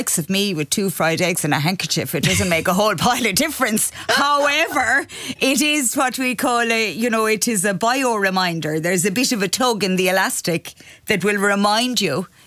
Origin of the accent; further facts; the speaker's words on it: Munster, Ireland; I was born and raised in Tipperary and went to a convent school